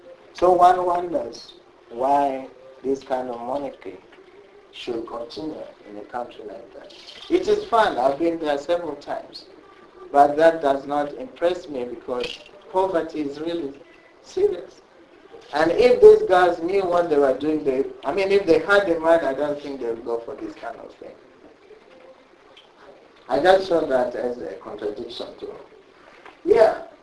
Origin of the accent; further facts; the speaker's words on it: Uganda; I'm from Uganda.